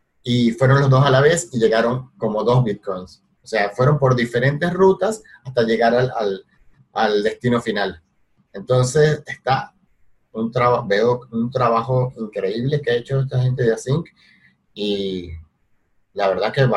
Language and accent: Spanish; Venezuela; now in Argentina; Más yo que vengo de Venezuela y está ese desastre monetario, y vengo por Argentina y hay un desastre monetario acá.